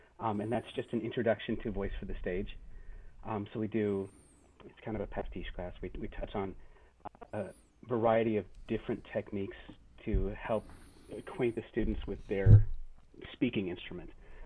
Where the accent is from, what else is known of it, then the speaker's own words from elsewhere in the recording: Colorado, United States; So, I'm a transplant from the Midwest. I guess if you can consider Colorado the Midwest. I came from Colorado.